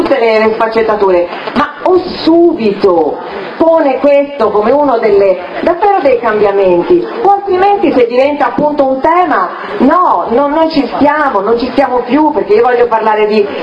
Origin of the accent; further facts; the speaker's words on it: Florence, Tuscany, Italy; vengo da Firenze.